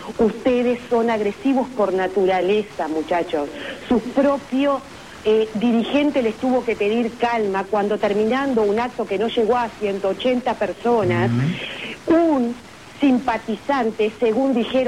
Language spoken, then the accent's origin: Spanish; Montevideo, Uruguay; Yo de acá, de Montevideo.